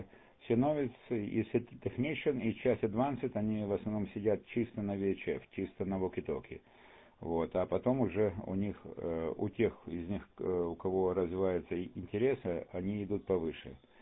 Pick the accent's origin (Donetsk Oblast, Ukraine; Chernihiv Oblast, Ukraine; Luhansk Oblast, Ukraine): Chernihiv Oblast, Ukraine; Chernihiv; now in Crimea; я сам из Чернигова, но так живу в Крыму давно уже.